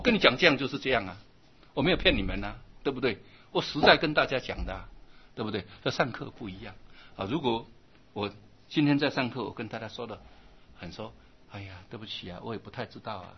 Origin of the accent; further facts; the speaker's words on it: China; 像我们中国人啊，体会了什么温良恭俭让啊